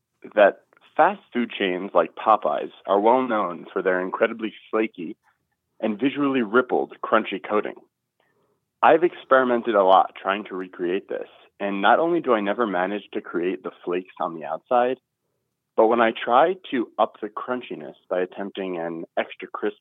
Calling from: Overland Park, Kansas, United States; I'm calling from Overland Park, Kansas.

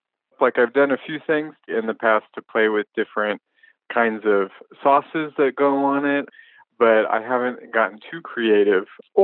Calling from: Burbank, California, United States; Burbank, California.

